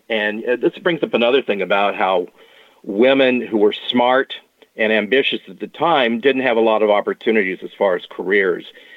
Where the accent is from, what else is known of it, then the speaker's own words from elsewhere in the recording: Charter Oak, California, United States; Yes, I grew up in Charter Oak, which is only a few miles from Finch's Hilltop home in West Covina.